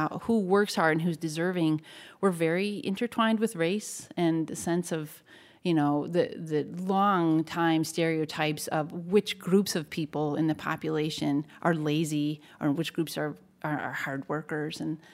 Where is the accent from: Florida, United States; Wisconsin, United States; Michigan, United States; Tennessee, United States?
Wisconsin, United States; Wisconsinite. I thought of myself as a small town Wisconsin person. I learned pretty quickly that my hometown, 7,000 people, now 9,000 or 10,000, is not small town Wisconsin, right?